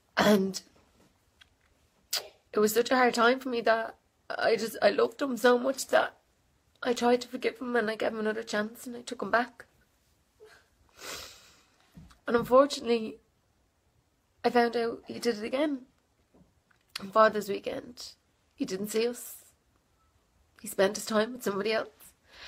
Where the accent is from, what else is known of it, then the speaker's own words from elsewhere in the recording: Dublin, Leinster, Ireland; I'm 26, I'm from Dublin, I have two children.